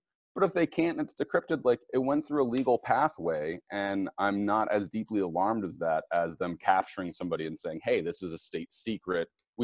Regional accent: California, United States; And I grew up here in California

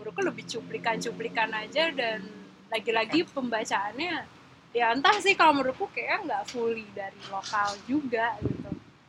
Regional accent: Bali, Indonesia; aku sendiri juga orang Bali, tapi aku selalu ya aku nggak gede di Bali fully, cuma ya bolak-balik dan akhirnya memang belajar seni rupa di Bali.

